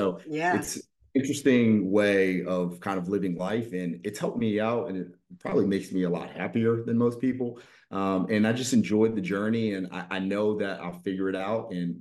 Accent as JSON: {"language": "English", "town": "Baltimore", "region": "Maryland", "country": "United States", "tie": "born or raised there", "lives_now": "Jupiter, United States", "said": "I grew up in Baltimore running around, and definitely not the safest environment in the world."}